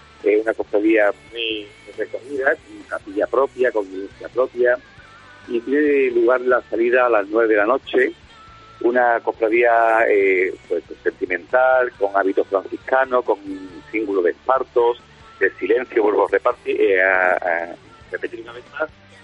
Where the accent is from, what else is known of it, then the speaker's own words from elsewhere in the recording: Huelva, Andalusia, Spain; now in Marbella, Spain; yo soy de Huelva, pero estoy residiendo en Marbella hace ya varios años.